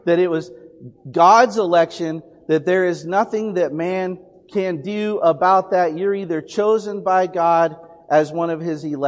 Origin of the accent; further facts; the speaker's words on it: Montana, United States; So growing up in Montana, there's a lot of pride in the state of Montana.